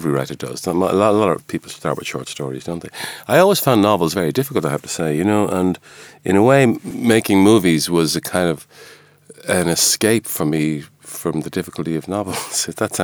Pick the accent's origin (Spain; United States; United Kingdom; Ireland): Ireland; County Dublin; also born or lived in Sligo; I mean, I was born in Sligo. I grew up in North County, Dublin.